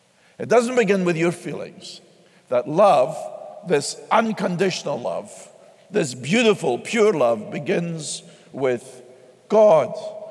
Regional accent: United States; Please remember, Americans. I'm an American.

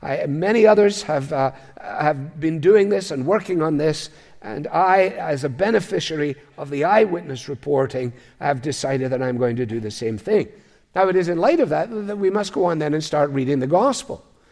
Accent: Scotland, United Kingdom; I say that as a Scot wanting to save money.

